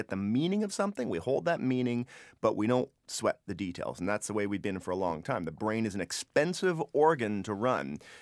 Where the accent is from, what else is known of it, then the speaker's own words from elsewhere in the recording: Canada; people ask me, I'm a Canadian.